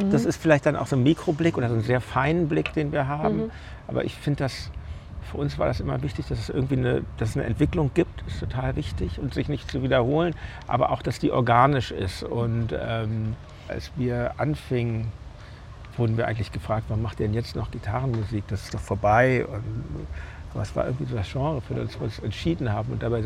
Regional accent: Berlin, Germany; born there; Und außerdem bin ich in der Stadt geboren und ich lebe auch gerne in der Stadt, muss ich sagen.

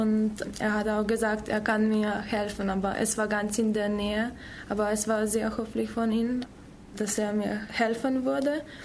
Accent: Slovenia; German is a second language; ich komme aus Slowenien, bin 18 Jahre alt. Ich bleibe hier bis Januar und bin hier seit Oktober.

